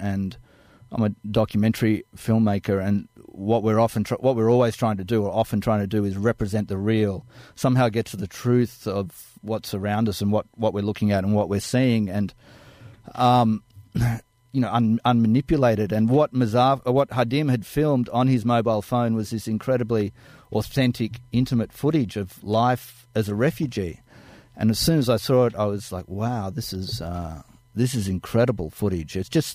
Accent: Australia; I stuck my hand out and said, "Hi … I'm from Australia."

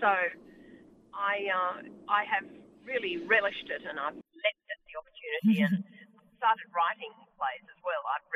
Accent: Brisbane, Queensland, Australia; now in Sydney, Australia; I was born in Brisbane. I came to Sydney in the early 70s

